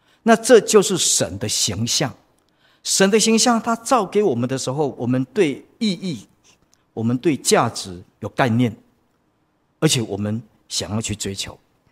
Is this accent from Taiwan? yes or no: yes; Taiwan; 我们不过是平凡的在台湾长大